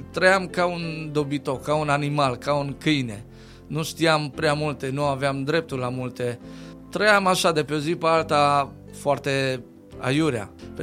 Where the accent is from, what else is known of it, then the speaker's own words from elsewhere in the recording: Segarcea, Dolj, Romania; Viața am petrecut-o și am crescut în Olteniu, județul Dolj, orașul Segarcea, dintr-o familie numeroasă, o familie de 10 frați și surori, 7 surori și 3 băieți.